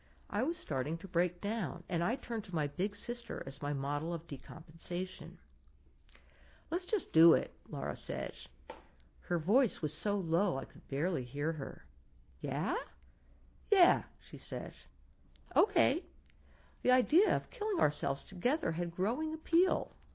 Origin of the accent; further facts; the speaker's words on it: Albany, New York, United States; now in Boston, United States; we grew up in Albany, and we each went, you know, in the opposite direction, about 2.5 hours, 3 hours